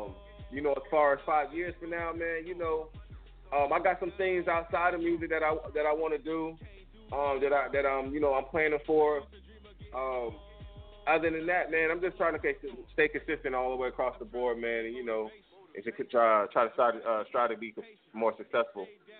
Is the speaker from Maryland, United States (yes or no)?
no; Fort Walton Beach, Florida, United States; I'm from the Gulf Coast, so I know about them hurricanes, man.